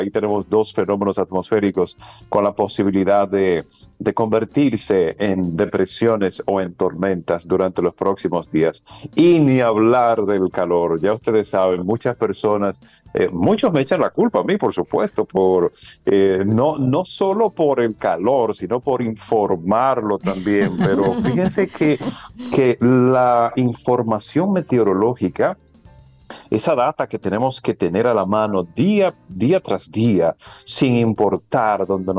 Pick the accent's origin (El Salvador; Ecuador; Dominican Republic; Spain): Dominican Republic; La Vega; also born or lived in Santo Domingo; Yo estaba en La Vega ya en ese momento, nací aquí en Santo Domingo, pero fui a educarme y a crecer a La Vega.